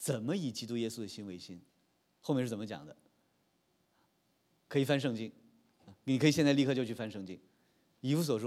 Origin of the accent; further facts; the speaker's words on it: China; 我们中国人有一句老话呀，说这个同锈同锈，有这个词吧？